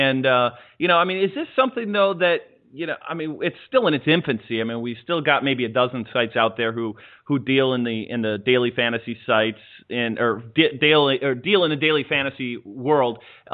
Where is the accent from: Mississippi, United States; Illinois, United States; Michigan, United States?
Illinois, United States; Chicago; I mean, I'm from Chicago. Oh, I grew up in the northwest suburbs